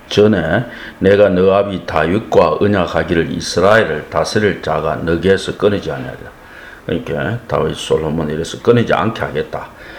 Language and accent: Korean; South Korea; 저를 한국인으로 한국 땅에 태어나게 하셔서 또 한국어를 배우게 하고